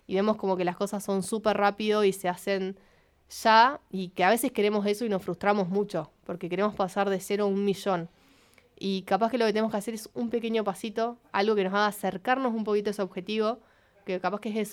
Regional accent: Viedma, Río Negro, Argentina; mostrar mi lugar, de dónde soy, que soy de Viedma, que soy de Río Negro, que soy de Argentina.

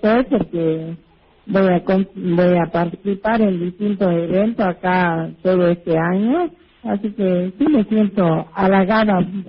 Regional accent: El Jardín, Salta, Argentina; había un concurso acá en mi pueblo

